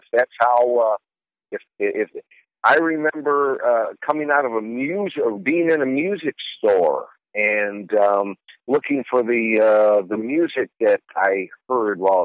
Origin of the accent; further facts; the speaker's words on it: Rochester, New York, United States; I'm from Rochester, and I was a trustee of the Eastman Museum at the time, and I still am.